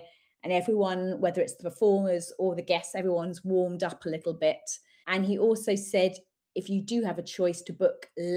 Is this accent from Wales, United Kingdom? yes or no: no; Watford, East of England, United Kingdom; I've just discovered we're both from the Watford area.